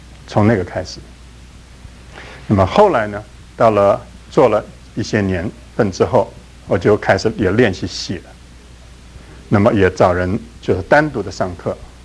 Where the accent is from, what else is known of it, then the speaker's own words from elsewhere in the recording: Taiwan; moved away as an adult; 我也是台湾来的